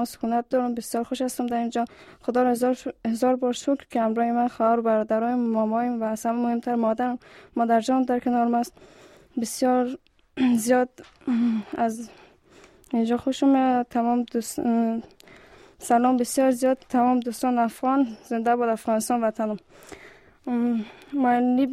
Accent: Mazar-i Sharif, Balkh, Afghanistan; first language Dari; German is a second language; now in Germany; In Mazar-i Sharif wohnen circa 1 Million Menschen, aber ohne mich. Ich stelle mich jetzt in meiner Muttersprache Dari vor.

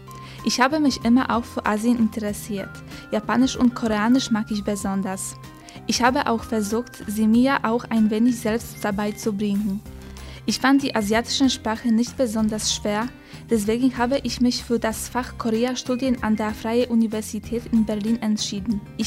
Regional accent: Gubin, Lubusz Voivodeship, Poland; German is a second language; bin 23 Jahre alt. Ich komme aus der Stadt Gubin in Polen. Die Stadt befindet sich an der deutsch-polnischen Grenze.

